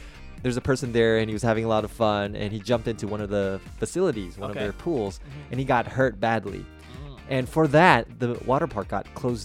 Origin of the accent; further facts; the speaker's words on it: United States; now in Taiwan; You know, I grew up in the States. I came back to Taiwan.